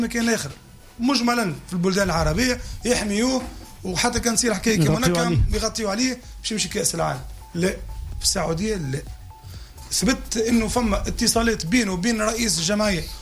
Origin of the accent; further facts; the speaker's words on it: Tunisia; عندنا في تونس